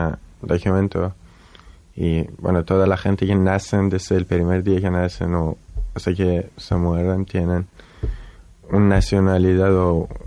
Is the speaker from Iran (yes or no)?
yes; Iran; born there; Spanish is a second language; yo porque nací en Irán y todos mis amigos son iraníes y siempre hablo persa, nadie entendía que soy afgano.